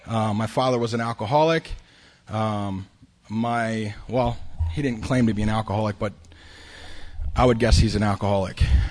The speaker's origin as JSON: {"language": "English", "town": "Claymont", "region": "Delaware", "country": "United States", "moved": "as an adult", "lives_now": "Austin, United States", "said": "I'm from Claymont, Delaware, originally. It's always such an honor to be up here. I remember when I first moved here to Austin, Texas, I had about a year sober."}